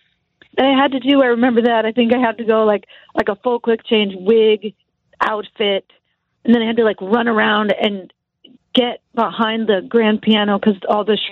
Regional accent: Chicago, Illinois, United States; Because growing up in Chicago and working there, it works a little differently.

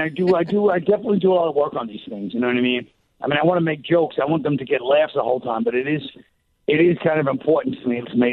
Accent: Ireland; Yeah, I really nailed my people finally. I feel like the elusive Irish people have finally been nailed down with my show.

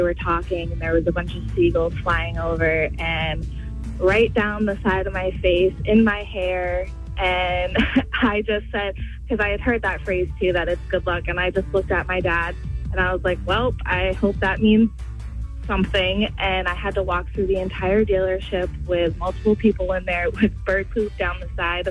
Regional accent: Rochester, United States; from Rochester.

